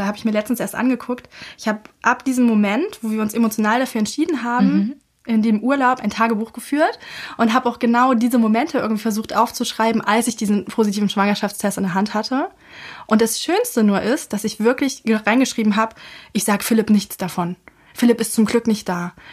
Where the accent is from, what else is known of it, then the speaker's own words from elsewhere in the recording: Berlin, Germany; Ich komme aus Berlin, bin Anfang 30